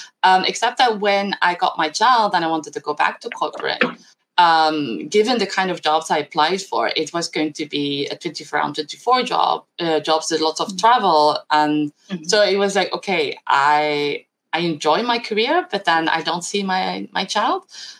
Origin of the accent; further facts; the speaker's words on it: Belgium; So I grew up in a very tiny village in Belgium, 2,000 inhabit